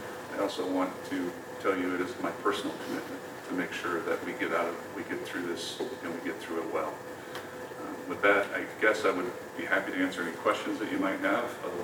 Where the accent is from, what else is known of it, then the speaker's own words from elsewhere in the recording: Colorado, United States; I was fortunate to be part of two $1 billion in, investments in my home state of Colorado, one in the Denver area and one in the Colorado Springs area